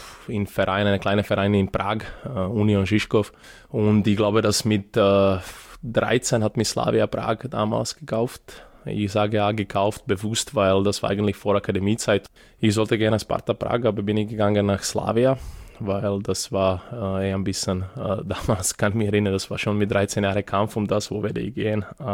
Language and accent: German; Belgrade, Serbia; born there; German is a second language; Also geboren bin ich in Belgrad, in Serbien, nur bei uns, also ich bin genau dieser Jahrgang, wir sind Kriegskinder, das bedeutet, wir haben gefluchtet